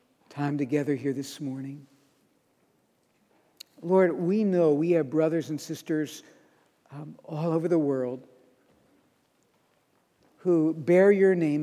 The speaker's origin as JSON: {"language": "English", "country": "United States", "said": "grateful and proud of our nation and the heritage that is ours as Americans."}